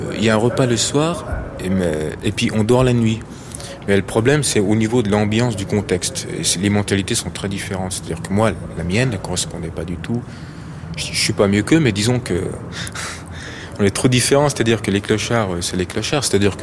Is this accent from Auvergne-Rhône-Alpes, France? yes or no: yes; Auvergne-Rhône-Alpes, France; now in Paris, France; il y a un mois que je suis à Paris, parce que mon père il m'a mis à la porte, je viens de Haute-Savoie